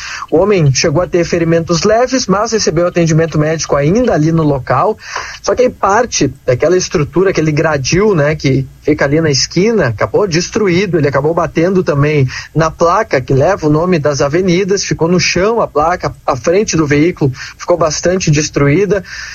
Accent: Santana do Livramento, Rio Grande do Sul, Brazil; lá na fronteira oeste, lá na minha terra, Santana do Livramento, cidade mais gelada do estado nesse momento, menos 0,9 graus.

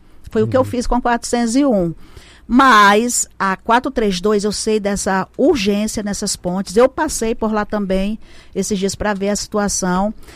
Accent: Baliza, Goiás, Brazil; porque eu sou lá do sul do estado, sou lá do Baliza

